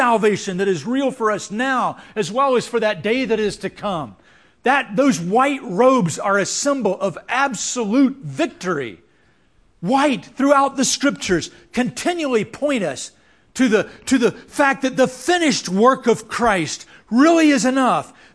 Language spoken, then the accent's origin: English; United States; now in Chiang Mai, Thailand; I'm an American living in Chiang Mai, Thailand, which is easier than living in Orlando, Florida, actually.